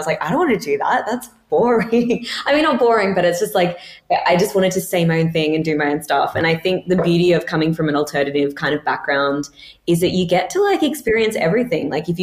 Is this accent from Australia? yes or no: yes; Australia; moved away as an adult; now in Berlin, Germany; So basically I was born in Australia. I have lived there all of my life. And then, but I'm also half Italian. So I have a very like European kind of upbringing. So I moved to Berlin. I moved to Berlin about 7 years ago